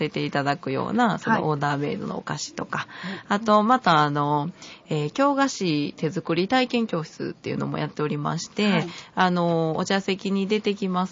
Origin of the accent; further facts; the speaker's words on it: Kyoto, Japan; accent: Kyoto dialect; 本当に京都生まれの京都の話ですけれど、はい、イントネーションがとっても京都弁だと思います。